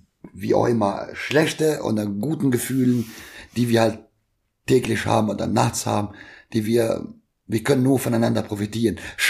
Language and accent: German; Kosovo; ich komme jetzt aus Kosovo, aus Deutschland und dann zwei verschiedene Kulturen hin und her